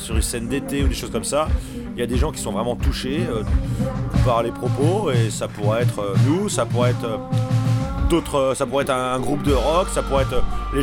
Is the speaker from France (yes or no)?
yes; Vitré, Brittany, France; quand je dis à un mec du 29 que je suis breton, alors que je suis côté de Vitré